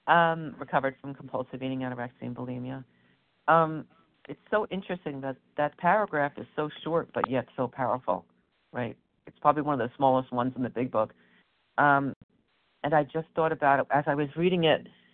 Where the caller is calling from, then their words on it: New Jersey, United States; Oh, I'm calling from New Jersey.